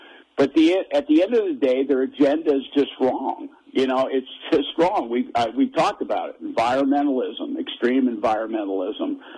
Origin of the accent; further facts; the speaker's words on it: Kalispell, Montana, United States; You know, I grew up in Kalispell, as you know, and I can tell you that we had a very vibrant timber industry when I was growing up here in the 70s.